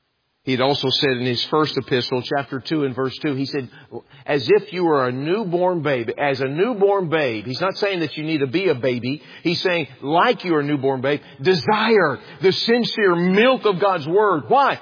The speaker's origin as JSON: {"language": "English", "region": "Texas", "country": "United States", "said": "I'm a Texan. I grew up watching old cowboy westerns."}